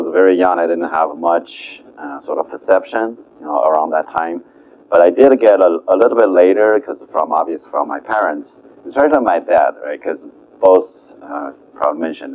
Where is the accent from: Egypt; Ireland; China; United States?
China; you know, like I said, originally from China. I grew up there.